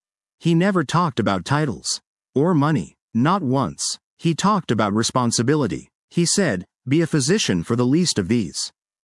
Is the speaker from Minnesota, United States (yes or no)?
no; Gary, Indiana, United States; from a stuttering child growing up in Gary, Indiana.